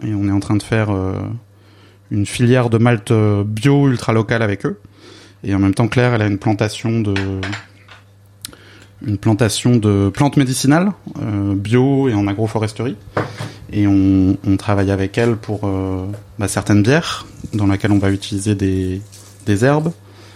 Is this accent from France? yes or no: yes; Grand Est, France; Moi je suis alsacien d'origine